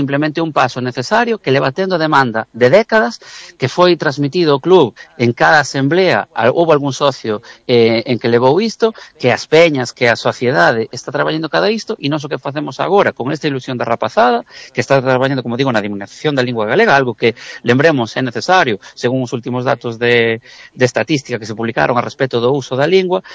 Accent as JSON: {"language": "Galician", "town": "A Coruña", "region": "Galicia", "country": "Spain", "said": "Nós, a cidadanía que vivimos aquí ou que sentimos estas cores, somos da Coruña e somos do equipo da nosa cidade."}